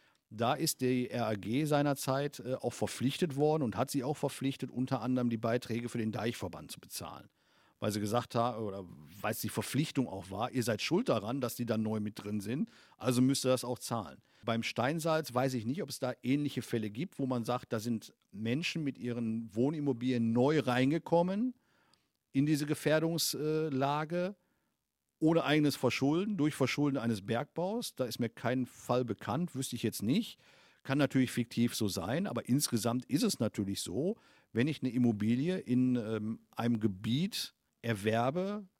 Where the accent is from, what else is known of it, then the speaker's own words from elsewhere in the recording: Kamp-Lintfort, North Rhine-Westphalia, Germany; ich komme aus Kamp-Lintfort